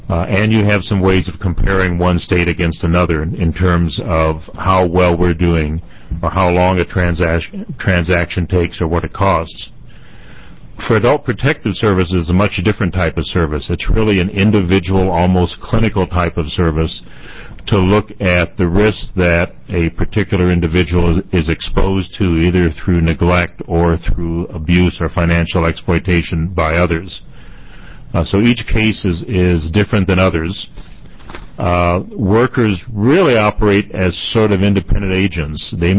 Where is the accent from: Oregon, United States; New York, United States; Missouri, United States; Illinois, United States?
Oregon, United States; Salem; from Salem, Oregon.